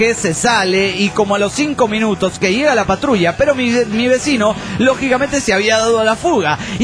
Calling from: Tijuana, Baja California, Mexico; de Tijuana, México. Aquí en Tijuanita

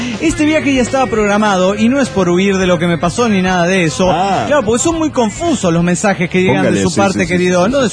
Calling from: Santander, Cantabria, Spain; de Santander, España.

